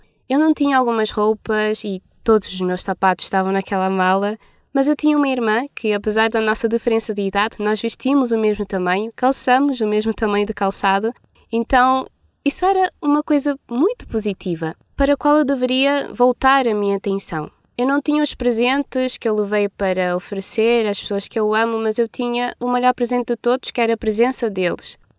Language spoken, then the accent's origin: Portuguese; Cape Verde; Bem, que eu sou cabo-verdiana, vocês já sabem, e pelas circunstâncias da vida, há quase 3 anos eu não estava com a minha família.